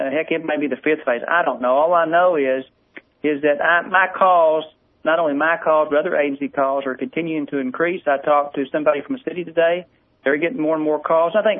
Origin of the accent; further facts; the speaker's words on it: Kentucky, United States; I'm from Kentucky originally.